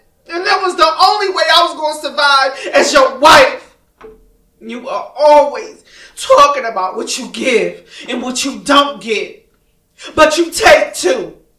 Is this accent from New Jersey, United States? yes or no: yes; Trenton, New Jersey, United States; I was born and raised in Trenton. I am a Trenton girl. Like I said, I am, what is it? Jersey born, Trenton raised.